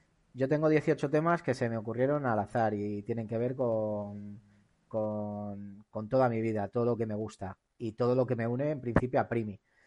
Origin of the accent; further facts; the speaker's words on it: Castile and León, Spain; Porque en mi pueblo, es un pueblecito de Castilla y León también, no es de León, no tengo esa suerte.